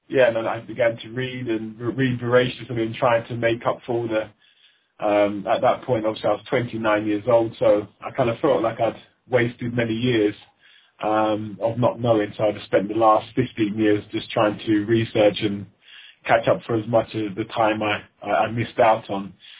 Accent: London, United Kingdom; I schooled in London. Pretty much, you know, fairly unremarkable life, you know, kind of growing up in London

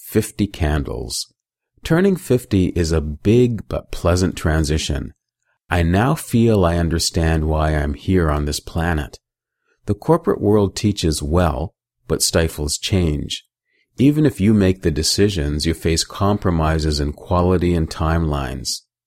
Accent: London, Ontario, Canada; I grew up in London, Ontario, where my parents gave me an excellent foundation.

